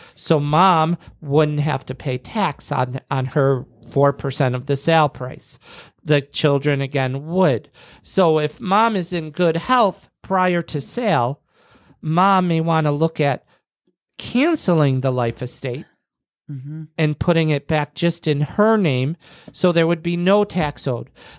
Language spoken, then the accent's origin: English; Buffalo, New York, United States; we're from New York. We're from Buffalo, New York, which is right next to Canada.